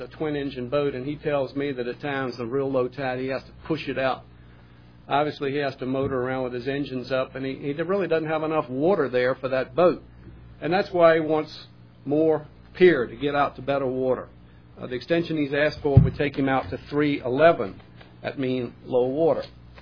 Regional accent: Irvington, United States; I'm a lawyer from Irvington, and I represent the Boswells.

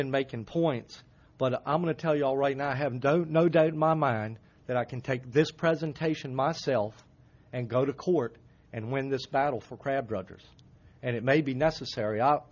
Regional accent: Mathews, Virginia, United States; I grew up on Gwynn's Island in Matthews, and all my ancestors are from Tangier.

